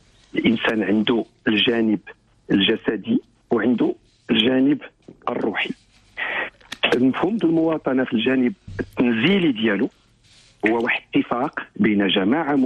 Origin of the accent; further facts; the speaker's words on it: Morocco; احنا مغاربة